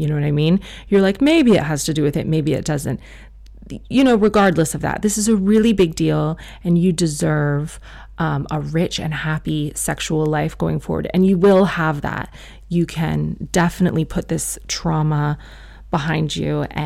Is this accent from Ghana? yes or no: no; South Africa; I am South African. I'm a Muslim woman